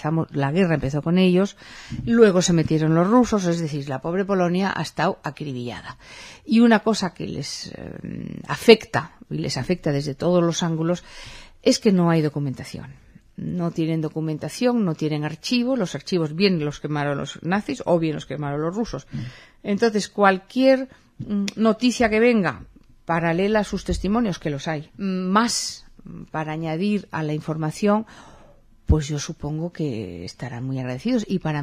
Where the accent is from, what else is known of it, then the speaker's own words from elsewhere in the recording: Vigo, Galicia, Spain; now in Barcelona, Spain; Como sabes, vivimos en Barcelona. Yo vengo de Vigo, que está al otro lado de España.